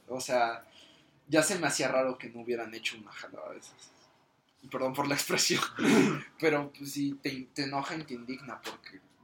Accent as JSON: {"language": "Spanish", "country": "Mexico", "said": "creo que es muy padre como mexicanos, como sociedad, lo que realizamos todos"}